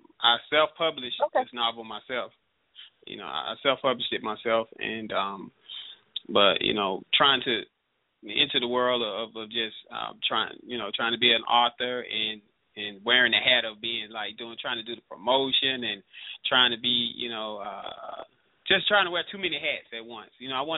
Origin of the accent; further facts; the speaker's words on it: Birmingham, Alabama, United States; Well, I'm from Birmingham, Alabama. And I was raised in the projects. I was raised in a rough area of Birmingham.